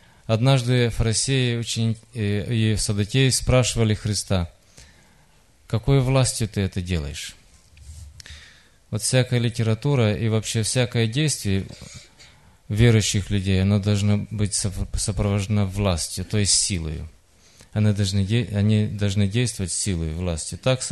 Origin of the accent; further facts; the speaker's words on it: Moldova; Я вообще по национальности я молдаван, из Молдавии.